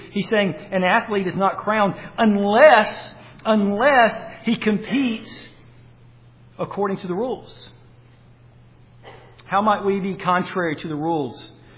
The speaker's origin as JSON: {"language": "English", "region": "North Carolina", "country": "United States", "tie": "born or raised there", "said": "I grew up in North Carolina. Most of you know that from my accent. And I grew up with fields all around me."}